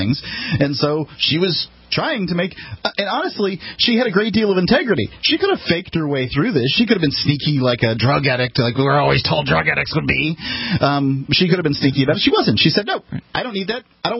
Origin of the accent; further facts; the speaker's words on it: the South, United States; I'm sorry, I'm from the South. We call it liars down there.